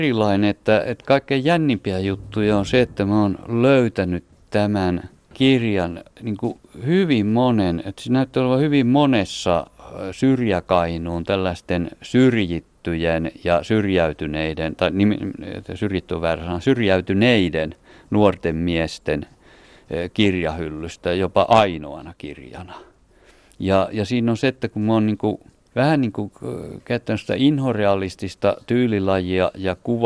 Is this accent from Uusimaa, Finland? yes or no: no; Seinäjoki, South Ostrobothnia, Finland; heti murteesta tunsin, koska olen itse kotoisin Seinäjoelta.